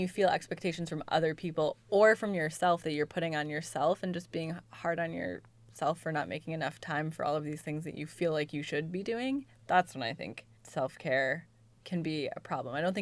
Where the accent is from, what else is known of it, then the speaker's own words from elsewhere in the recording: Midwest, United States; Yeah, so growing up in the Midwest and my parents are both pretty hardworking and kind of that Protestant-y American culture